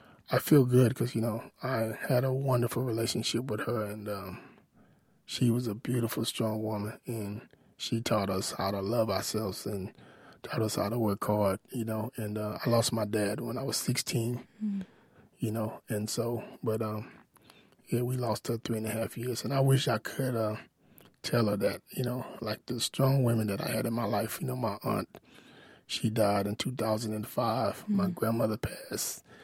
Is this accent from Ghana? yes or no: no; Pleasant Grove, Texas, United States; also born or lived in Kilgore; because I grew up in Pleasant Grove, and it was a predominantly black area. Then I moved down to Kilgore